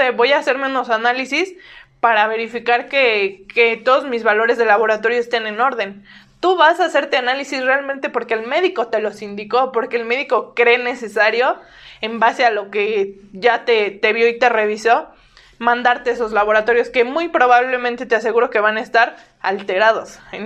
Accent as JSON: {"language": "Spanish", "country": "Mexico", "said": "Como todo mexicano bien hecho, dejamos las cosas al último, ¿no?"}